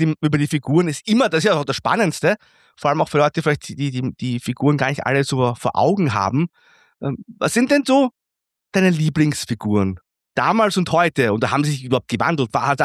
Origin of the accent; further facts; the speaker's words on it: Austria; er konnte richtig angefressen schauen, wie man bei uns in Österreich sagen würde.